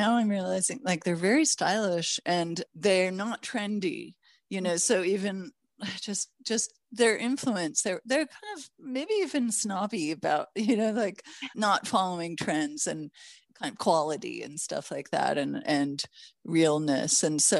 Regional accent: Los Angeles, California, United States; also born or lived in Toronto, Canada / Mexico; I was born in Toronto, Canada, raised in Los Angeles. Yeah, secret Canadian. And my parents are both from England. They met in Canada, and but we left Canada when I was pretty young, around four, and then I lived in Mexico for a year with them

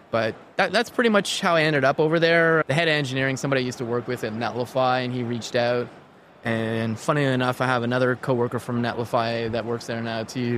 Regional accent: Canada; Jason was making fun of me for being Canadian

